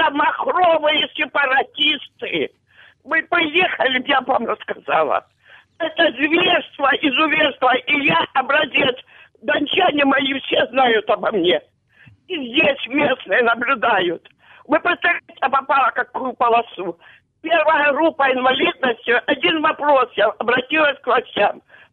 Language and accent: Russian; Donetsk, Donetsk Oblast, Ukraine; Я не из Крыма, но я из территории подконтрольной беженка из Донецка.